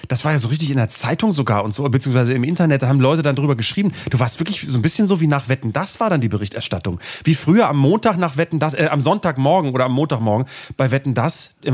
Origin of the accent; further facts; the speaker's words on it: Bremen, Germany; das war früher bei uns in Bremen-Fegesack in der Grundschule